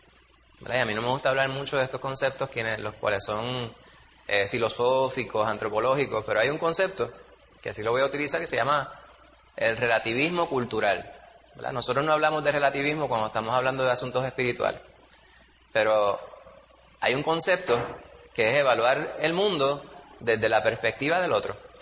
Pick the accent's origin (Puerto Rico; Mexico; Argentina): Puerto Rico; Bayamón; also born or lived in New York; yo me crié en Bayamón y en Manhattan y en el Bronx.